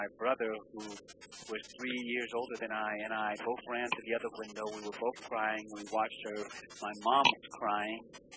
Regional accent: Isabela, Puerto Rico; born there; Okay, I was born in Isabela, Puerto Rico, July 3rd, 1948.

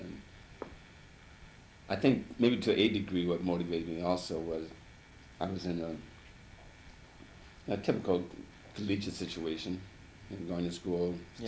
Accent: Seattle, Washington, United States; moved away as an adult; also born or lived in New Orleans, Louisiana; I was born in 1941 in New Orleans, Louisiana, but my parents moved to Seattle during the World War II. So I was raised in Seattle and went to high school and college in that area.

